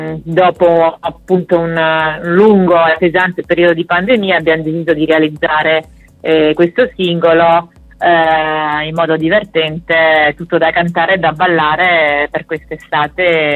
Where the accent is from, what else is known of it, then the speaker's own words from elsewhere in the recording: Apulia, Italy; now in Milan, Italy; mi sono trasferita dalla Puglia a Milano, la città per eccellenza, no?